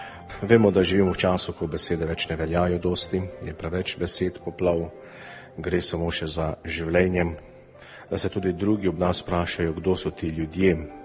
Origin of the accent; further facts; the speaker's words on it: Prekmurje, Slovenia; born there; v mojo rojstno deželo ob Muri, torej Prekmurje in Prlekijo